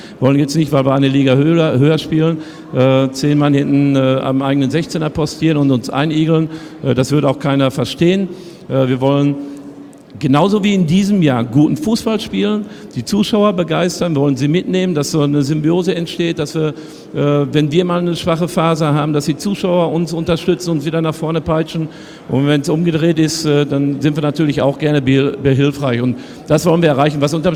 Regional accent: North Rhine-Westphalia, Germany; ich brauche vielleicht ein bisschen länger als Westfale

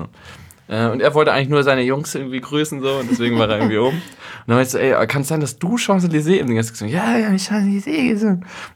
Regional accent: North Rhine-Westphalia, Germany; now in Berlin, Germany; ich komme aus Westfalen

